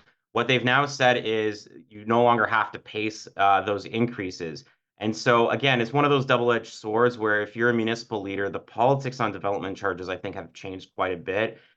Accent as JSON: {"language": "English", "town": "Toronto", "region": "Ontario", "country": "Canada", "tie": "born or raised there", "said": "there's a lot of folks that I grew up with in Toronto"}